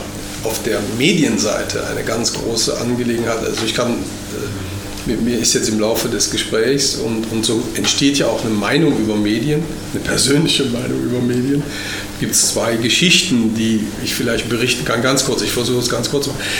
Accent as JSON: {"language": "German", "region": "Rhineland", "country": "Germany", "said": "es wurden die verschiedenen Schulsprecher einer großer Gymnasien im Rheinland, wo ich herkomme, interviewt"}